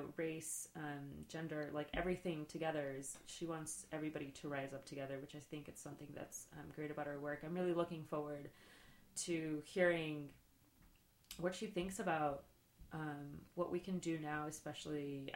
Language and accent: English; El Paso, Texas, United States; I grew up in Texas, in El Paso, Texas, and my father's a Mexican father.